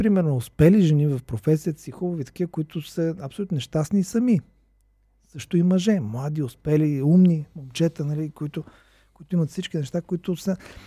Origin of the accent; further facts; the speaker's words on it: Asenovgrad, Plovdiv Province, Bulgaria; also born or lived in Sofia; Аз съм си от Асеновград и винаги съм си обичал място, защото е много красиво, но смисъл още най-активните ми години, по-ранните, и ученето, и първите години тук преминаха предимно в София